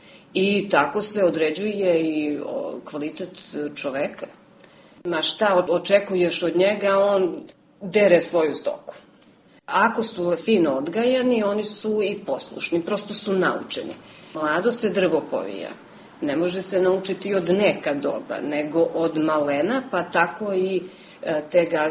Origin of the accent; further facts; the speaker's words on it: Kućani, Šumadija and Western Serbia, Serbia; also born or lived in Nova Varoš; Nisam baš rođena, ali sam tamo odrasla. Bila sam đak pešak. Rođena sam u Novoj Varoši, a odrasla sam, pa najjednostavnije rečeno, u Murtenici, a selo bi bilo Kućani. U osnovnu školu sam išla u Kućane i u selo Jasenovo.